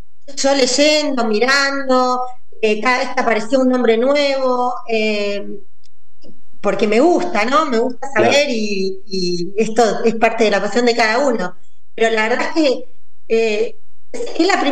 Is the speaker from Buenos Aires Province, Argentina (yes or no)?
yes; Bahía Blanca, Buenos Aires Province, Argentina; Bueno, soy hincha de Olimpo, yo soy de Bahía Blanca.